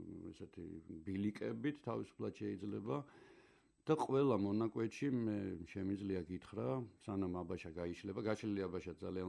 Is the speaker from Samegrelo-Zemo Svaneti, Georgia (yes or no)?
yes; Martvili, Samegrelo-Zemo Svaneti, Georgia; ხო, მეც მარტვილიდან ვარ, ოღონდ მარტვილის გვერდით პატარა სოფელია ბანძა